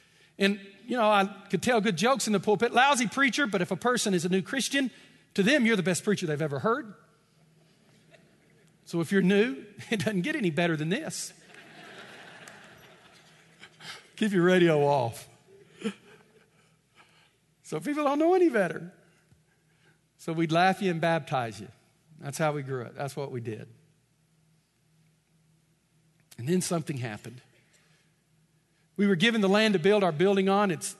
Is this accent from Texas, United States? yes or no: yes; Texas, United States; And I grew up in East Texas where there's a certain way that you preach.